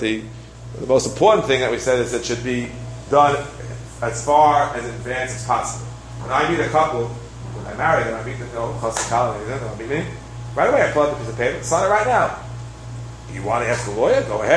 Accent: New York, United States; I grew up in Queens on a simple block in Kew Garden Hills when I moved in 1958.

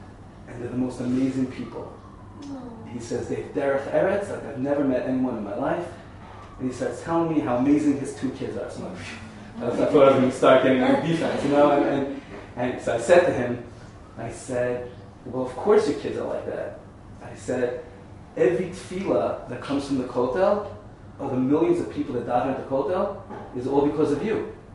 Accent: New York, United States; I said, I'm from New York.

